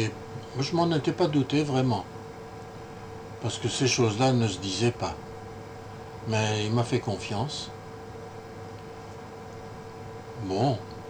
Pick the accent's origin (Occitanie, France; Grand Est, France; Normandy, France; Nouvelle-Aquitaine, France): Grand Est, France; j'ai fait mes études de théologie à Clermont-Ferrand en tant qu'Alsacien. Au bout de mes études, pour que je ne sois pas rapatrié en Alsace et envoyé en Russie